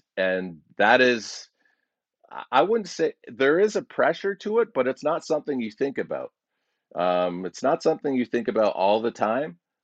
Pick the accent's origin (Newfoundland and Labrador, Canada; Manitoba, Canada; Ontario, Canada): Ontario, Canada; Stouffville; now in Calgary, Canada; I'm originally from Toronto, and I said I grew up in a mostly white town. It's Stouffville. Stouffville is where I grew up for most of my life, and I got the job and I move out to Calgary.